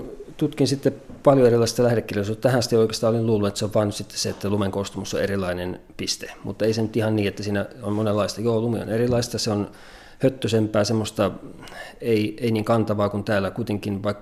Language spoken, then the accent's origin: Finnish; Vantaa, Uusimaa, Finland; Mä oon kotoisin täältä Etelä-Suomesta Vantaalla.